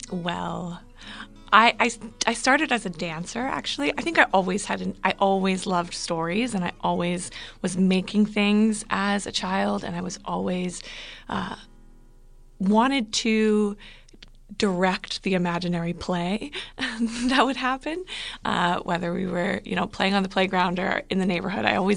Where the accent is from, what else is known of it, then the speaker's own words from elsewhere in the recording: New Hampshire, United States; also born or lived in Arizona; now in Pittsburgh, United States; I grew up in New Hampshire, then I moved out to Arizona for a while, which is where part of this play is set, and then I just came to Pittsburgh in the last couple years